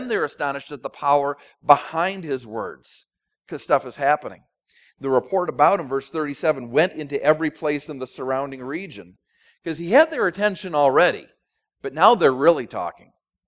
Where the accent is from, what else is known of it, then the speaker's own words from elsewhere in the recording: Minneapolis, Minnesota, United States; also born or lived in New Jersey; I think of squatters growing up in Minneapolis and then living in Jersey as being sort of an inner city thing